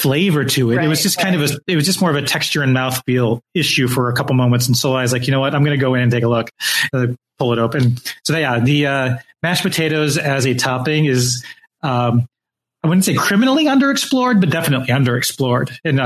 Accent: Michigan, United States; I'm from Michigan.

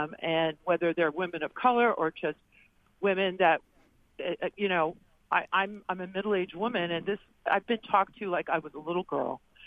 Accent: Miami, Florida, United States; And I grew up in Miami playing a lot of tennis, seeing a lot of tennis.

